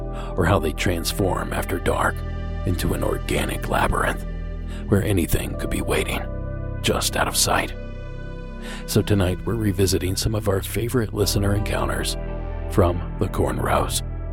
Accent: Ohio, United States; Growing up in Southeast Ohio, a cornfield represented certain times of the year.

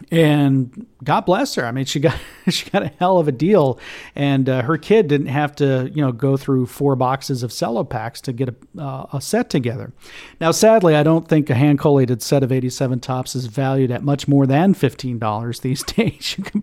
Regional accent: Florida, United States; growing up in Florida and not having a ton of hockey cards around here

